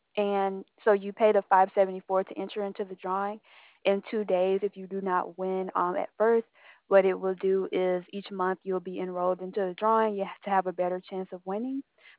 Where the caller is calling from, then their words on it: California, United States; California.